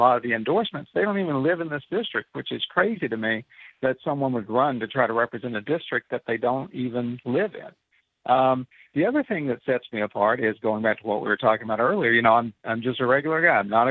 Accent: Century, Florida, United States; I grew up in Century, small town up at the north end of Scandia County, and I'm a teacher here in Santa Rosa County now.

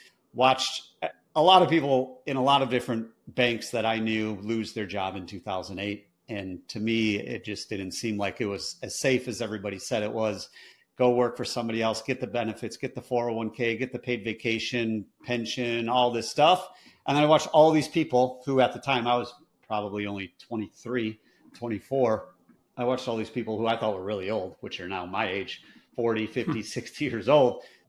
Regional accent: Michigan, United States; I grew up in Michigan, which is a very blue collar area.

